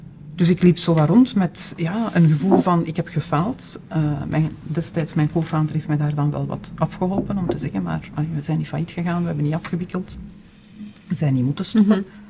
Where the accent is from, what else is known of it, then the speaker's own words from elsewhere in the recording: Flanders, Belgium; want we zijn dan niet gewend als Vlamingen